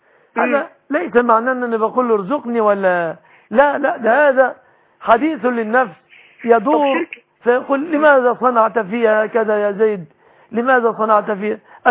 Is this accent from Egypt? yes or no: yes; Egypt